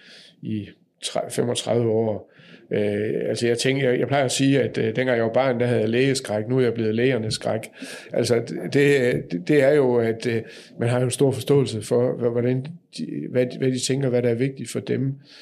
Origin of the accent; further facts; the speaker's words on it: Nørre Sundby, North Denmark Region, Denmark; nu er jo en af mine gamle venner fra Nørre Sundby, hvor jeg er opvokset